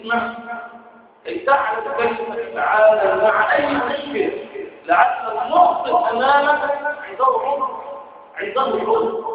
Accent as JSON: {"language": "Arabic", "country": "Egypt", "said": "أما الآن عندنا في مصر فإما أن تكون معي فأنت صديق أو تكون علي فأنت يتيم"}